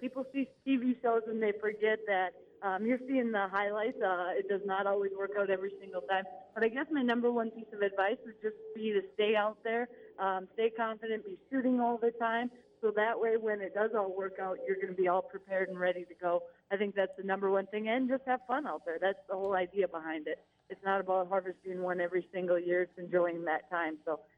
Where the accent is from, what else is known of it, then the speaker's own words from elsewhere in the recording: Minnesota, United States; it's awesome to be in my home state of Minnesota.